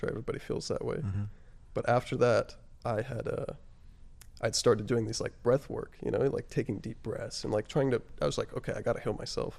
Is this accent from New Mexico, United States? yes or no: yes; New Mexico, United States; also born or lived in Texas; I was born in Texas. My mom moved with me to New Mexico shortly after, so I was about a year old.